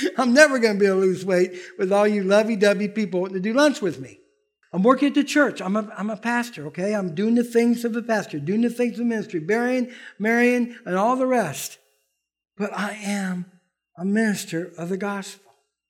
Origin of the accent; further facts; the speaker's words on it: United States; born there; I'm an American. Born in America.